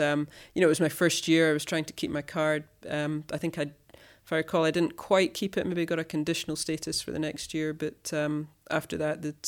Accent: Scotland, United Kingdom; being Scottish

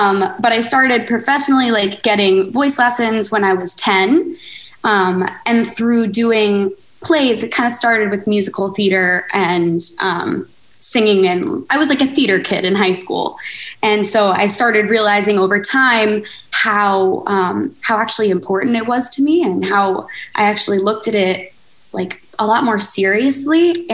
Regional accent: Middletown, New York, United States; So I'm from Middletown, New York, so Orange County, and I grew up here

